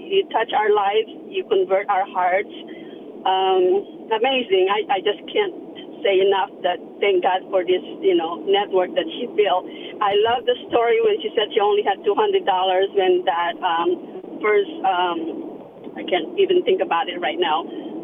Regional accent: Philippines; Yes. I'm born Catholic because I'm Filipino, first of all.

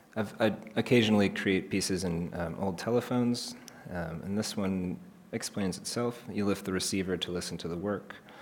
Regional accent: Detroit, Michigan, United States; I grew up in Detroit, Michigan, and I had a lot of cops in the family

